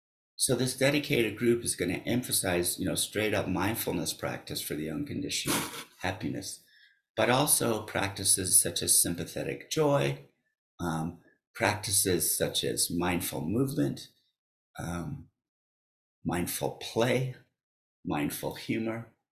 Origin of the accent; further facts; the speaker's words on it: Tulsa, Oklahoma, United States; and then I grew up in Tulsa, Oklahoma. Dad was in the oil business, in the pipeline business, actually.